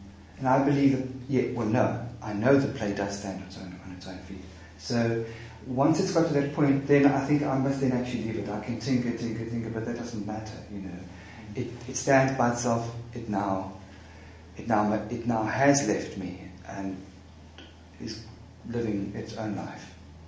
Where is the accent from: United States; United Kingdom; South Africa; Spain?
South Africa; not as a writer, as a South African writer